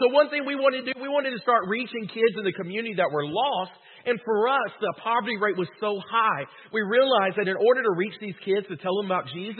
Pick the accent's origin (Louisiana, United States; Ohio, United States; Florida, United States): Louisiana, United States; Deville; I grew up in DeVille, which was 20 minutes on the other side of the river. You can probably tell by my accent, I'm from the redneck side of the river.